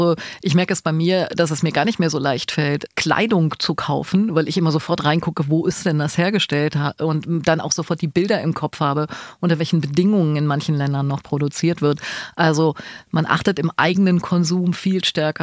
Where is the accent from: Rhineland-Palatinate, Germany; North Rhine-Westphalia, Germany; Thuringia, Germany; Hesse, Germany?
North Rhine-Westphalia, Germany; ich komme ja aus Westfalen und wir sind für unsere Dickköpfigkeit bekannt